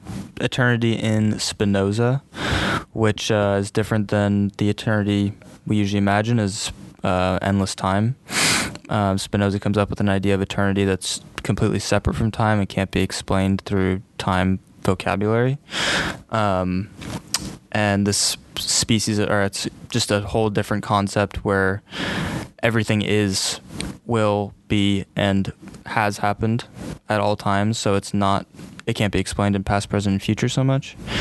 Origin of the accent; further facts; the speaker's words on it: San Francisco, California, United States; I'm a junior here at AUP. I'm from San Francisco.